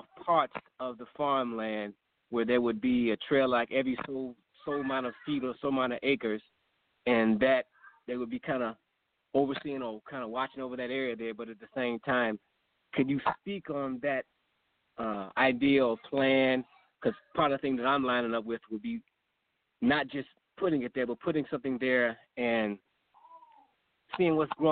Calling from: Phoenix, Arizona, United States; Phoenix, Arizona.

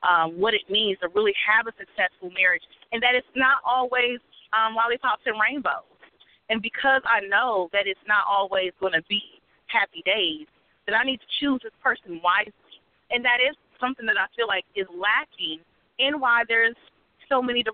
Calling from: Columbus, Ohio, United States; I'm calling from Columbus, Ohio.

